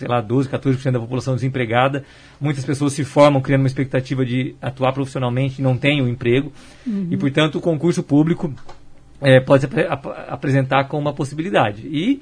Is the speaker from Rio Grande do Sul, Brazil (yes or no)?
no; Curitiba, Paraná, Brazil; now in Maringá, Brazil; na verdade eu sou natural de Curitiba, mas como maringaense de coração, que já resido aqui nessa cidade maravilhosa desde 1991